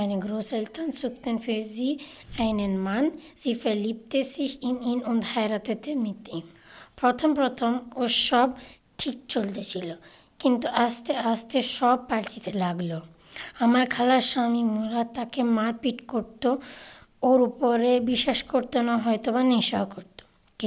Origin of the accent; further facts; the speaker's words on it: Bangladesh; first language Bengali; German is a second language; now in Austria; aus Bangladesch und lebe seit 3 Jahren in Österreich. Heute werde ich meine Rede auf Deutsch und in meiner Muttersprache Bangla halten.